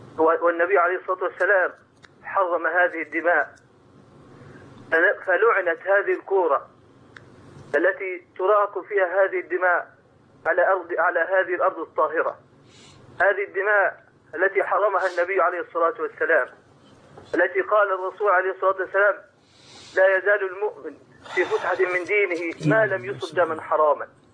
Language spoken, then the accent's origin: Arabic; Egypt; أن يرفع هذه الفتنة عن بلادنا مصر،